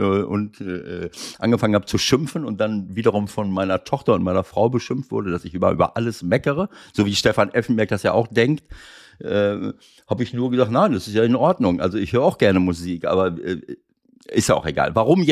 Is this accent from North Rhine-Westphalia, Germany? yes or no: yes; Schloss Holte-Stukenbrock, North Rhine-Westphalia, Germany; born there; 69 Jahre alt, geboren in Schloss Holte-Stukenbrock.